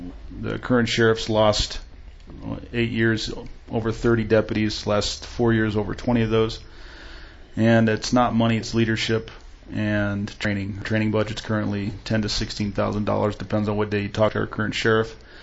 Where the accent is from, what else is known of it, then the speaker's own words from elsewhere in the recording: Arizona, United States; I'm from Arizona. I have a family.